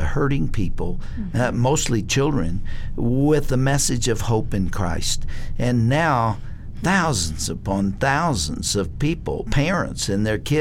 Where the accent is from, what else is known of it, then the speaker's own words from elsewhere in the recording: Texas, United States; Yeah, you know, I grew up in Texas, so I'm very comfortable with horses.